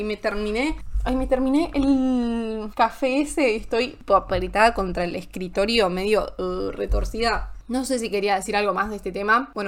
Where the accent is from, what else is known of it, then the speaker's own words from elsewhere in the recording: Buenos Aires, Argentina; Volví a Buenos Aires, a mi tierra.